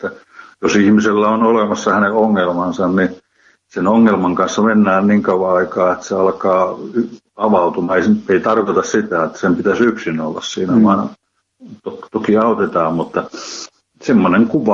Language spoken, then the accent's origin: Finnish; Ostrobothnia, Finland; kun mä Pohjanmaalta oon kotoisin, että mä oon Hämeessäkään asumassa, että mä oon täällä lähetystyössä.